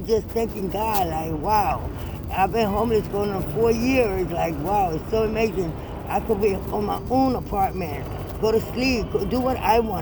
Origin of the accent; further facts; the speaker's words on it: Puerto Rico; born there; Yeah, because I was born in Puerto Rico.